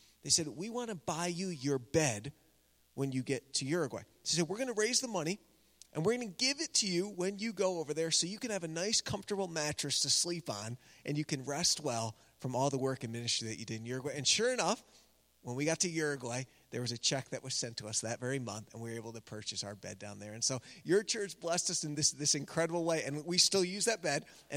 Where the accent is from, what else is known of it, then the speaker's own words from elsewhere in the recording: Binghamton, New York, United States; I was born in Binghamton and grew up there, and my wife in Lake George area near Glens Falls.